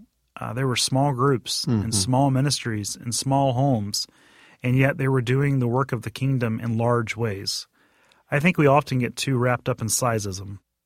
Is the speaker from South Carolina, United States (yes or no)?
yes; South Carolina, United States; I grew up in South Carolina and then have served my entire ordained ministry in Southeastern Synod